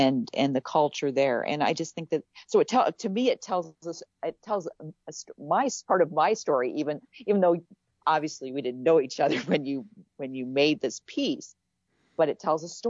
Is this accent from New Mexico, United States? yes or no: yes; New Mexico, United States; born there; I was born in New Mexico and my parents had relationships with the Navajo